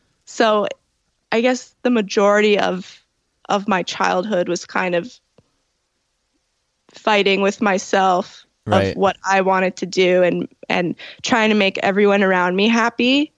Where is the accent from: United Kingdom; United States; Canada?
Canada; Toronto, Ontario; I was born in Toronto at, you know, Toronto General. And I grew up in the Italian area at St. Clair and Dufferin.